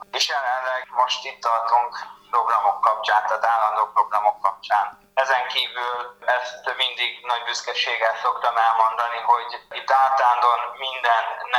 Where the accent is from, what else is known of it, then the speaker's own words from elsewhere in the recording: Balmazújváros, Hajdú-Bihar, Hungary; Hozzá kell tennem, hogy én balmazővárosi származású vagyok, tehát ezek mind ott történtek.